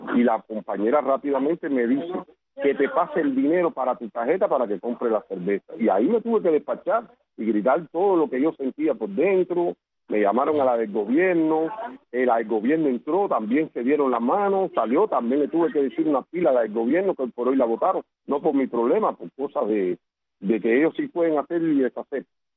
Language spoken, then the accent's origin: Spanish; Cuba; le vuelvo a demostrar que soy el primer cubano, y ya, como desgraciadamente se le dice aquí en el buen cubano